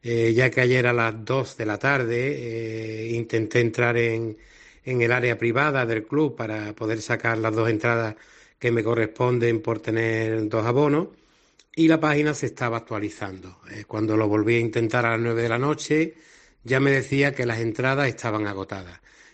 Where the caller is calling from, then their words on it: Málaga, Andalusia, Spain; de Málaga, abonado, fiel malaguista